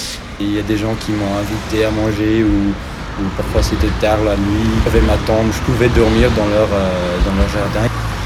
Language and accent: French; Flanders, Belgium; je viens du Limbourg.